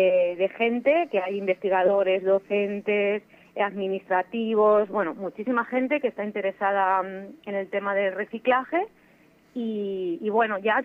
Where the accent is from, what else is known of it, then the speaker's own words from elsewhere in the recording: Spain; now in Argentina; Soy de España, soy doctora en biología